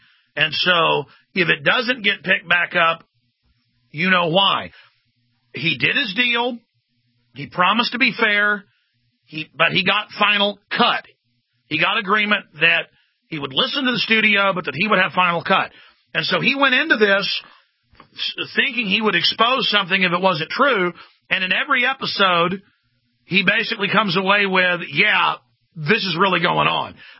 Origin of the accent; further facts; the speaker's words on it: United States; not because they're Jews, not because they're British, not because we're American, but because we've got a big, corrupt, old government.